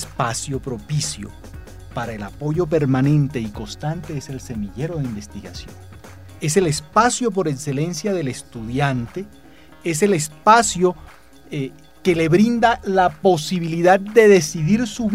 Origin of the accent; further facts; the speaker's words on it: San Jacinto, Bolívar, Colombia; born there; Yo nací en San Jacinto Bolívar.